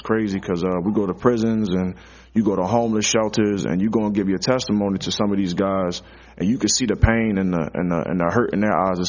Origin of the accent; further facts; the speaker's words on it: Baltimore, Maryland, United States; I'm 28 years old. I'm from East Baltimore, Maryland.